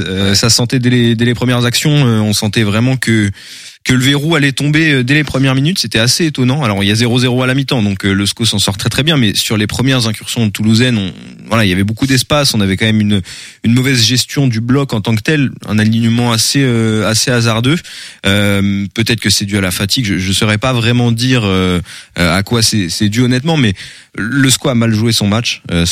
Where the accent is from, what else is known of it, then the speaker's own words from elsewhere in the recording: Lyon, Auvergne-Rhône-Alpes, France; En tant que Lyonnais